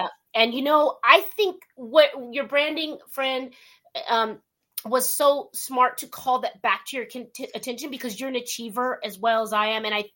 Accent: West Covina, California, United States; I'm like, no, girl, I'm from West Covina, but whatever. It rubs off.

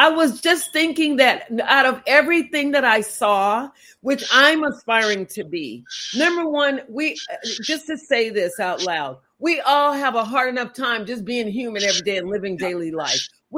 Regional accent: Waco, Texas, United States; also born or lived in Amarillo; I was born in Amarillo. And then I grew up in Waco. And then I got out of high school at 16 and went into the Navy and never went back.

